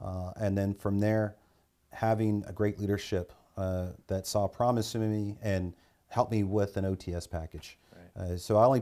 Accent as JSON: {"language": "English", "region": "California", "country": "United States", "tie": "born or raised there", "said": "So being part of the military is just something that was part of our DNA growing up in Southern California."}